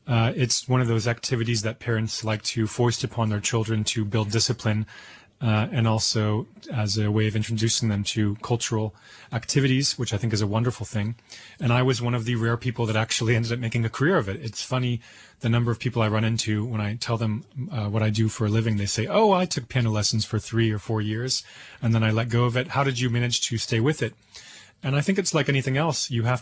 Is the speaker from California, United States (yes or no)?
yes; California, United States; born there; I was born in California to immigrant parents, to Yugoslav parents, I should say.